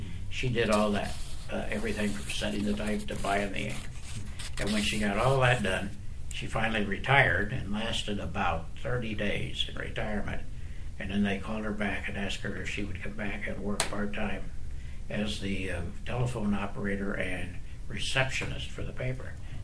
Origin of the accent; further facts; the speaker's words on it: Lafayette, Indiana, United States; born there; I was born in Lafayette, Indiana.